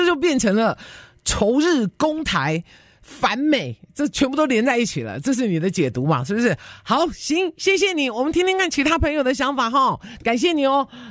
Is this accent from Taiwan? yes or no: yes; Taiwan; 我小时候在台湾念的书